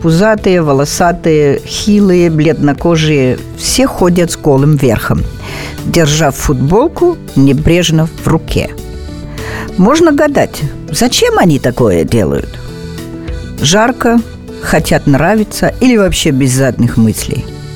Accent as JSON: {"language": "Russian", "country": "Germany", "second_language": "Russian", "said": "что я из Германии"}